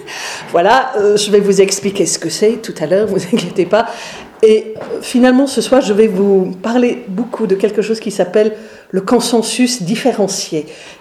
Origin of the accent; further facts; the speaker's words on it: England, United Kingdom; accent: English; French is a second language; moved away as an adult; now in France; Vous entendez, j'ai un petit accent. Il est parfois très anglais, il est parfois un peu suisse aussi. Je suis en France depuis 25 ans. Je suis pasteur aussi. J'étais ordonnée en septembre 2011 et je suis arrivée en France en octobre. Je suis d'origine anglaise.